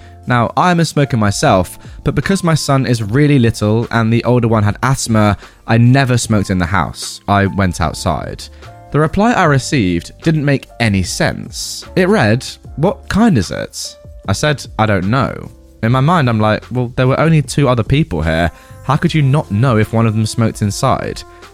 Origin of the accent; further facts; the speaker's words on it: United States; born there; My backstory is that I was born in the States, but my family are immigrants.